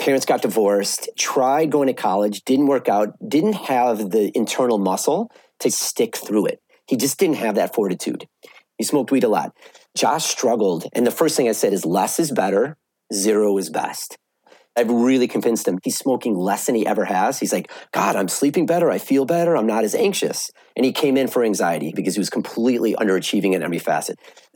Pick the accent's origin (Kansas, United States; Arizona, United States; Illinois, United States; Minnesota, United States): Illinois, United States; Evanston; Okay, so quick story. I grew up in Evanston. I was 11. I was at seventh grade, and me and my buddies took the red line to Wrigley Field to pay $9 for bleacher seats.